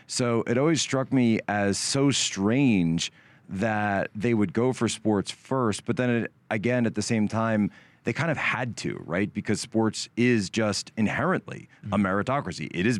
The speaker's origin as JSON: {"language": "English", "town": "Philadelphia", "region": "Pennsylvania", "country": "United States", "said": "I'm from the Philadelphia area, so Eagles culture is everywhere."}